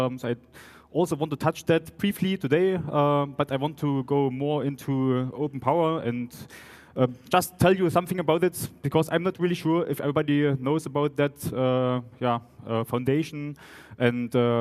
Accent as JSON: {"language": "English", "town": "Chemnitz", "region": "Saxony", "country": "Germany", "tie": "born or raised there", "accent": "Saxon", "second_language": "English", "said": "So sorry for that, because I'm coming from Saxony, actually, living in Chemnitz still, born in Chemnitz, grew up in Chemnitz, or Kommarkstadt, whoever knows about that. That's why the accent is still a mixture of Saxon and German"}